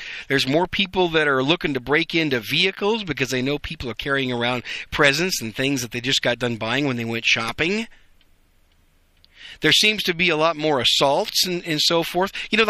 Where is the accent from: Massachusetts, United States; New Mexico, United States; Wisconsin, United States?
Wisconsin, United States; now in Dallas-Fort Worth, United States; And the fact that I grew up in Wisconsin, I can remember a lot of times being stranded during the wintertime in blizzards up there, unprepared.